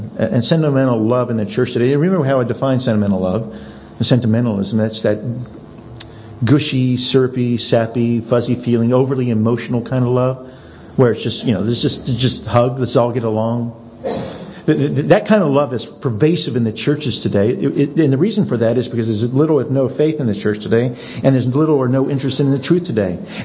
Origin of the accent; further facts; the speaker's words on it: Adelaide, South Australia, Australia; now in Sydney, Australia; I came from Adelaide. I go back to Adelaide every other year.